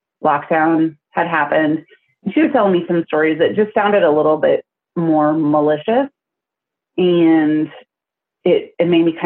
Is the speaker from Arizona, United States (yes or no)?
no; Iowa, United States; But she's most active at my old house where I grew up in Iowa.